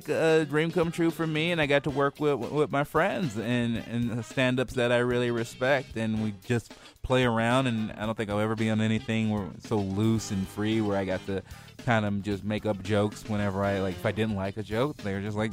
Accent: Portland, United States; So, I'm from Portland, and so I thought about doing it there

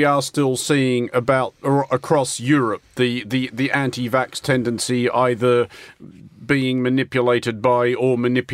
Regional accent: Australia; as an Australian

